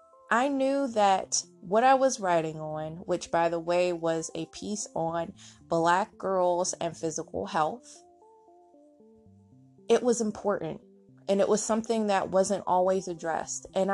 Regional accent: Pittsburgh, Pennsylvania, United States; which is an organization here in my hometown of Pittsburgh.

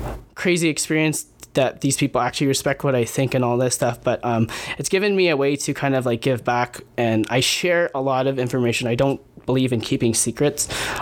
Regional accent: Philippines; other than being Filipino, like that's where I came from and some of my values

